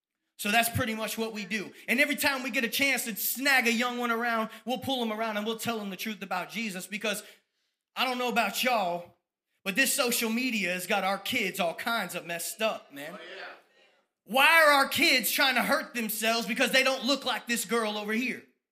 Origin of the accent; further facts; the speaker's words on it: Tampa, Florida, United States; I am from Tampa, Florida